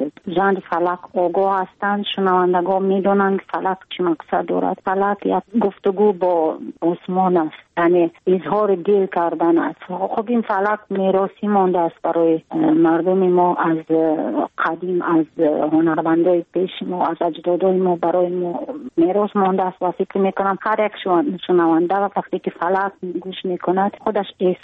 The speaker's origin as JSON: {"language": "Persian", "country": "Tajikistan", "said": "ما تاجیکستانی هستیم، در تاجیکستان زندگی میکنیم"}